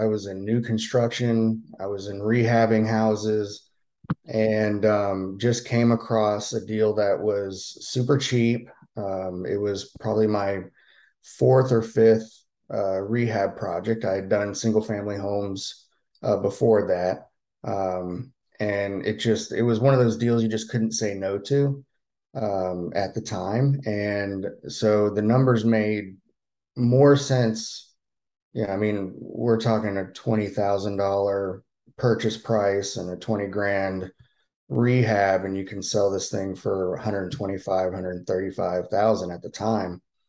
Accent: Florida, United States; So I'm from the Northeast Florida area

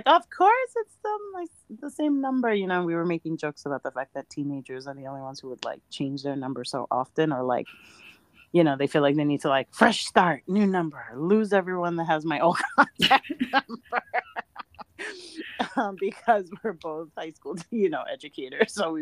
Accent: New York, United States; Like, oh, I still love it. I'm a New Yorker. I love it.

